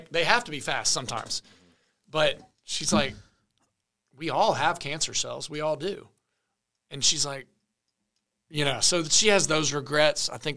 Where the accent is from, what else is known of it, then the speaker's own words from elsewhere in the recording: Knoxville, Tennessee, United States; I'm from Knoxville.